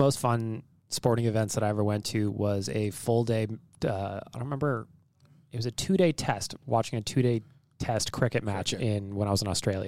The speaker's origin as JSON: {"language": "English", "country": "Canada", "said": "because I was there with a buddy, we're obviously Canadian, we're behind, like, they're like, what are the Canadians doing here?"}